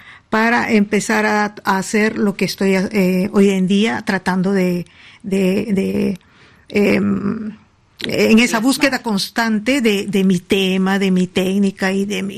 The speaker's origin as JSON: {"language": "Spanish", "region": "Lima", "country": "Peru", "tie": "born or raised there", "also_born_or_lived": "Amazonas / Trujillo", "moved": "as an adult", "said": "Yo nací en Lima. Viví muchos años ahí, estuve hasta los 22 terminando mis estudios y posteriormente pasé a Amazonas. Viví otros años, pero hice mis estudios en Trujillo"}